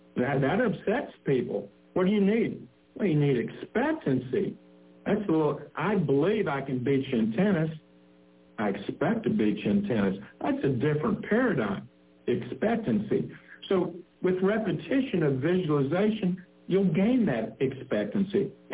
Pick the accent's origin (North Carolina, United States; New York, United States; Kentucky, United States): Kentucky, United States; Ashland; We've done that, Ashland, Kentucky, my hometown.